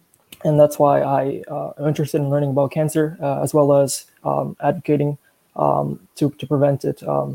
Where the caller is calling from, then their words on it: Sterling Heights, Michigan, United States; I'm a senior at the Utica Academy for International Studies in Sterling Heights, Michigan.